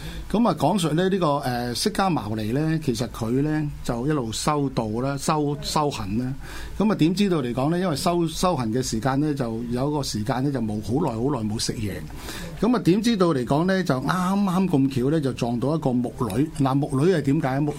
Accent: Guangdong, China; 咁咧就喺臘八我哋廣東人就比較少食啲

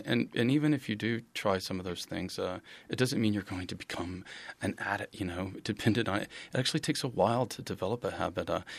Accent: Texas, United States; And now I'm from Texas, where they, you know, it was the start of the for-profit prison industry.

